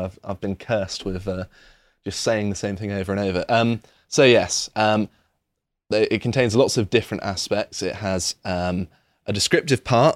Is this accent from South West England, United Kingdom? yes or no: yes; South West England, United Kingdom; growing up in Britain, particularly I grew up in Devon.